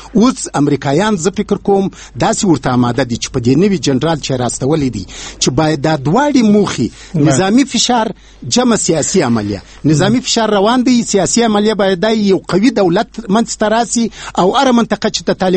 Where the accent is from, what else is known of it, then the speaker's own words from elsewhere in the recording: Afghanistan; خو زه یم افغان یم چې ورځم دا کیسې کوم.